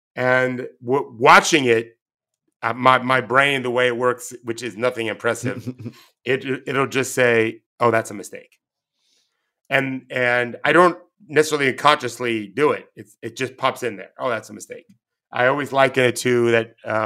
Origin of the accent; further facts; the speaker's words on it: United States; As I said to you off air, I'm as an American, not so great.